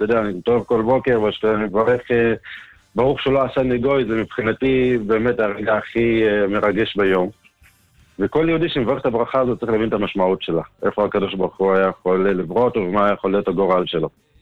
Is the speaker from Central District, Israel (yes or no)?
yes; Lod, Central District, Israel; born there; אני נולדתי בעצם פה בישראל, בעיר לוד, בן למשפחה מוסלמית.